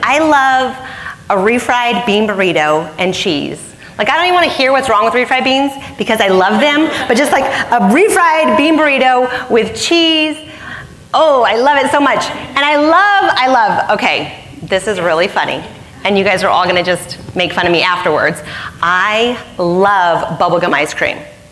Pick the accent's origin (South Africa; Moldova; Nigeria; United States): United States; Arizona; I was born, I was raised in Arizona for all my life, and I love it there.